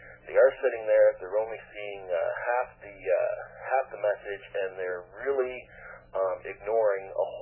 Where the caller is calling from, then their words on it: Canada; I'm calling from Canada